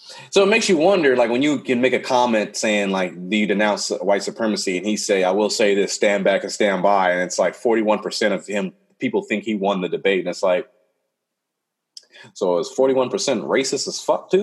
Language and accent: English; Compton, California, United States; I think I would have gotten him and be like, nigga, don't you know I'm from Compton? Like, I will fucking end you. I know for a fact I would have got the black vote in Compton.